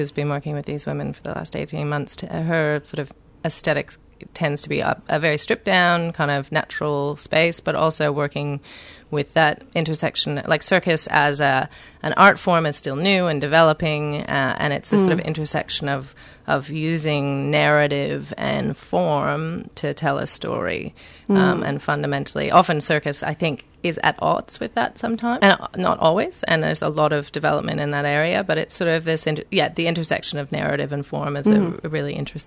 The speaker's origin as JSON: {"language": "English", "country": "Canada", "said": "I'm Canadian, so she's high up on my ranks, really."}